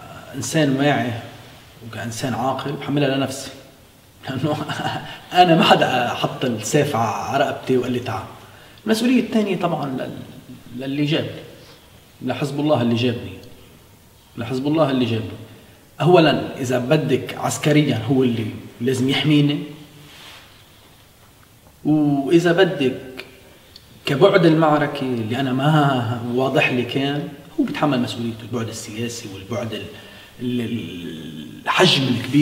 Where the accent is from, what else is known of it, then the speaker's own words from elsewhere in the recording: Lebanon; عندنا بلبنان